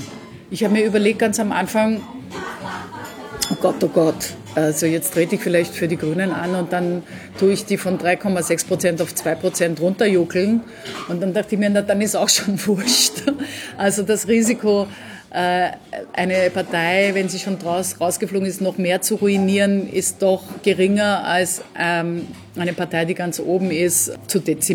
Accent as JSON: {"language": "German", "country": "Austria", "accent": "Austrian", "lives_now": "Germany"}